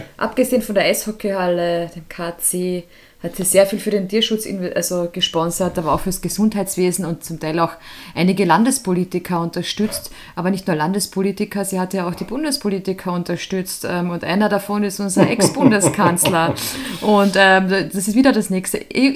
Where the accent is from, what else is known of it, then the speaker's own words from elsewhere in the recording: Carinthia, Austria; Eigentlich hat sie nämlich ihren Lebensmittelpunkt tatsächlich in meiner Heimat gehabt, nämlich Kärnten.